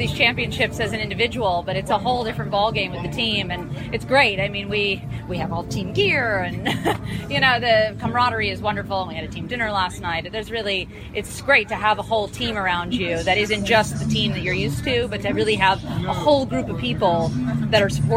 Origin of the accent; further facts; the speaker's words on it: New York, United States; now in Netherlands; I'm originally from New York, but I'm based actually in the Netherlands.